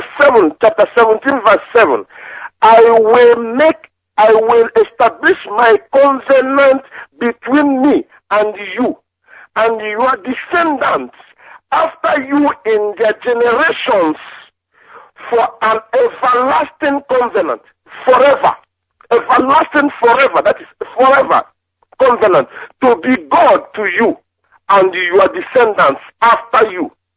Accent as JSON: {"language": "English", "town": "Alo", "region": "Anambra", "country": "Nigeria", "lives_now": "France", "said": "calling from France, and I am from Alo in Idemi local government area in Anambra State."}